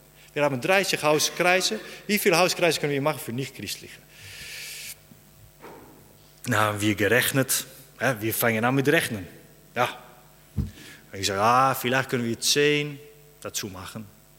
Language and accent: German; Netherlands; German is a second language; Ich bin ein Holländer und Deutsch ist auch ein bisschen eine schwierige Sprache für mich.